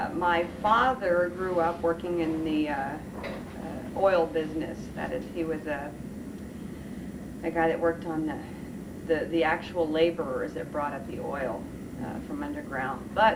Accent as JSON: {"language": "English", "town": "Pecos", "region": "Texas", "country": "United States", "tie": "born there", "said": "I was born in West Texas in a town called Pecos, Texas. It's right off the Pecos River, about 90 miles west of Midland, Odessa area"}